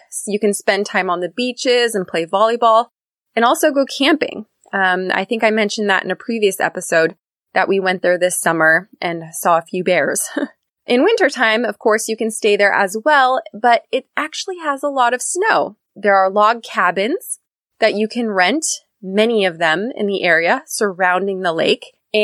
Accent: California, United States; As I mentioned in previous episodes, I'm from Northern California. Up here, there are quite a few places to go skiing and snowboarding.

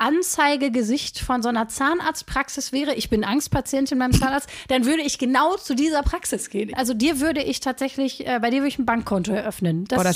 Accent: Essen, North Rhine-Westphalia, Germany; ich bin in Altenessen aufgewachsen.

